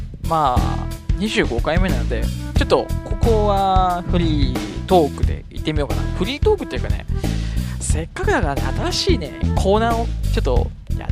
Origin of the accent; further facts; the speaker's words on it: Sasebo, Nagasaki, Japan; also born or lived in Fukuoka / Tokyo; 紹介できるのは今のところ地元の佐世保でしょ、あとは住んでた福岡と東京だ、まあこの3つなんですけど